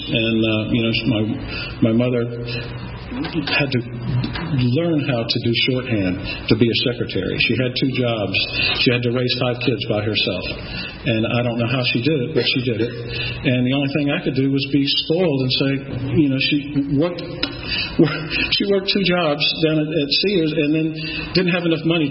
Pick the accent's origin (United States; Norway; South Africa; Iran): United States; Atlanta, Georgia; I grew up here in Atlanta. My family dates back to the 1840s here in Atlanta.